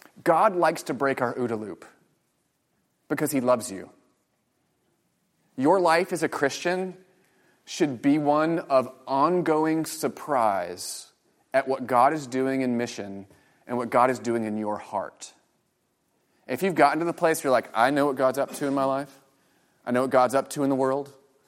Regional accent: Virginia Beach, Virginia, United States; And I know kind of military, I grew up in Virginia Beach.

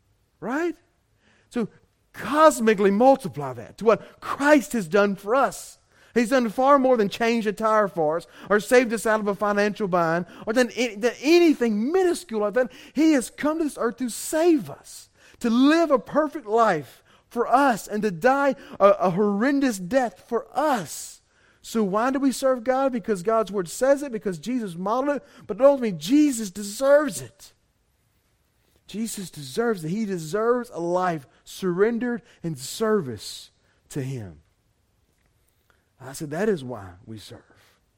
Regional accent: the South, United States; I am a Southerner like nobody's business

